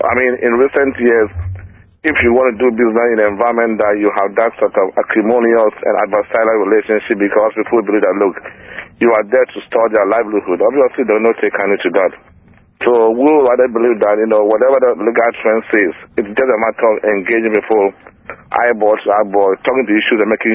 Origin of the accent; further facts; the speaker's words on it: Ghana; But obviously, as a Ghanaian, I want to look at the issue from the perspective of engagement.